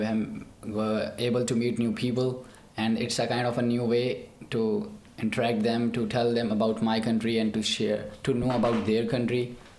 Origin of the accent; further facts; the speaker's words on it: Punjab, Pakistan; born there; now in Islamabad, Pakistan; I was born in Punjab, and I presently live in Islamabad, which is the capital city of my country.